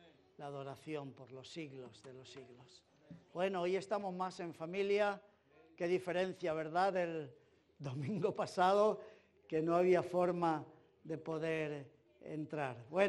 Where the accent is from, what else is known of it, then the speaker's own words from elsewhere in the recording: Spain; como es culturalmente muy apreciado para nosotros como españoles